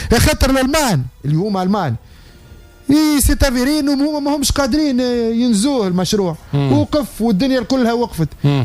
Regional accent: Tunisia; اذا تعمل على المشاريع اللي عندنا في تونس الكل

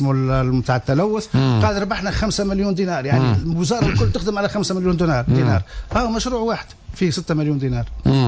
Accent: Tunisia; يعني هو تقريبا مشكلة هذه عندنا في تونس كبيرة برشا

